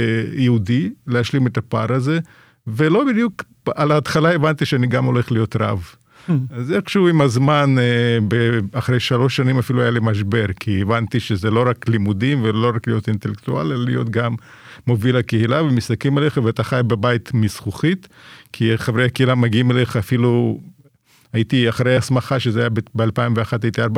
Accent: Ukraine; Hebrew is a second language; now in Israel; אני גדלתי באוקראינה, אז חלק מברית המועצות, וגדלתי במשפחה יהודית סובייטית, עם סבא וסבתא שדיברו יידיש

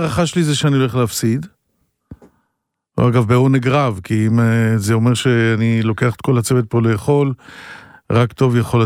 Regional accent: Holon, Tel Aviv District, Israel; גדלתי בחולון, בסביבה... בליכודית

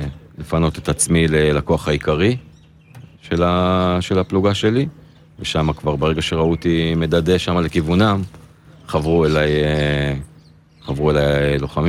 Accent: Haifa, Haifa District, Israel; now in Tel Aviv, Israel; אני חיפאי במקור.

